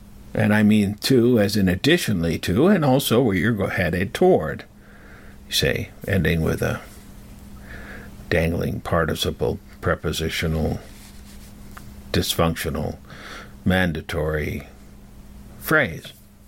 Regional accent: England, United Kingdom; born there; I was born in England, so rightfully so.

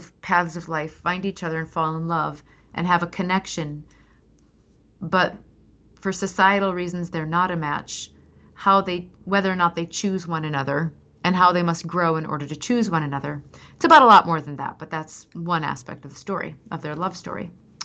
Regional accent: Midwest, United States; now in Los Angeles, United States; I'll tell you, I'm from the Midwest, man. I really like to be on time, and on time is early.

